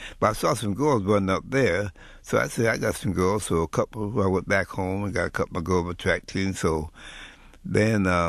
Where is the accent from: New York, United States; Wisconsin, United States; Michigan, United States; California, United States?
Michigan, United States; Ecorse; I grew up in Ecorse.